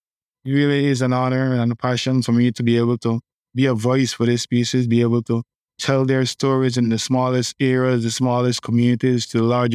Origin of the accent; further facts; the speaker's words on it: Belize District, Belize; I grew up in a very small village outside of Belize City. It's called Gilles Point Manatee.